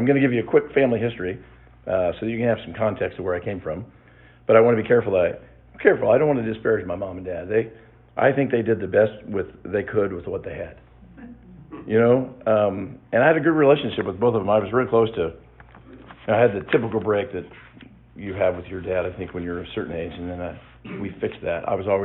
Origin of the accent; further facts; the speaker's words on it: Broad Ripple, Indiana, United States; we spent a lot of time there as I was growing up in Broad Ripple. A lot of weekends at my maternal grandparents.